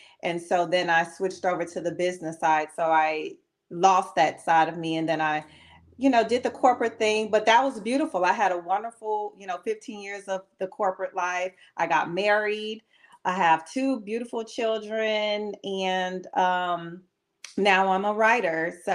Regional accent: Gary, Indiana, United States; moved away as an adult; now in Houston, United States; I'm from Gary, Indiana, born and raised. I now live in Houston, Texas. I've been here about 12 years.

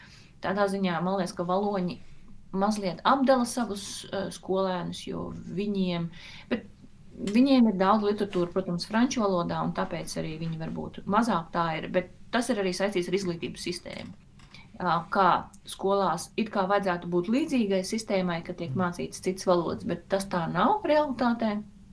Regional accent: Belgium; Ja man šo jautājumu uzdod ārpus Beļģijas, tad es saku, es esmu Beļģis.

